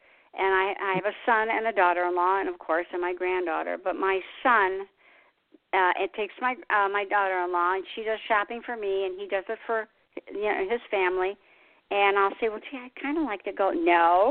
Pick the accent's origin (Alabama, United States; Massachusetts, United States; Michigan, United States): Michigan, United States; Detroit; I'm from Detroit, Motown, and so I love the oldies.